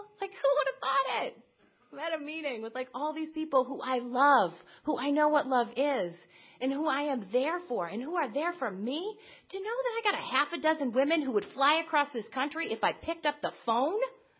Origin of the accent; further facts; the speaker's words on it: Winchester, Massachusetts, United States; So we came back home to Massachusetts to get married. He was from Billerica. I'm from Winchester.